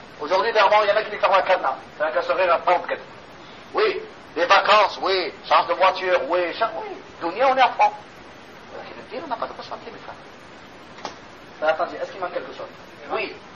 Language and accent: French; Algeria; Parce que toi tu es du Koweït, moi je suis d'Algérie.